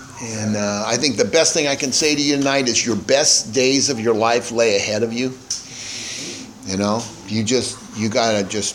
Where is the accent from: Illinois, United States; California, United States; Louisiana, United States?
California, United States; La Mesa; born there; I was born in La Mesa, California, which is about 26 miles east of San Diego.